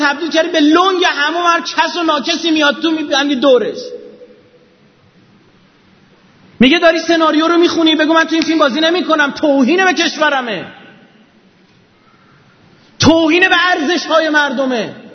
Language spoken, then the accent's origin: Persian; Iran